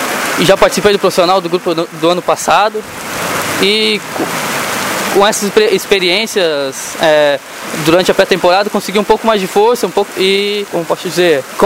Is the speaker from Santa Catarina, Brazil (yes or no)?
yes; Araquari, Santa Catarina, Brazil; Sim, sou de Araquari, estou no Joinville faz 3 anos já